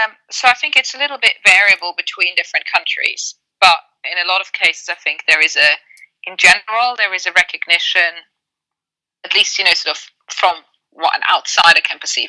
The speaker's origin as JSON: {"language": "English", "country": "Germany", "tie": "born or raised there", "said": "I grew up in Germany, where exactly this is the case."}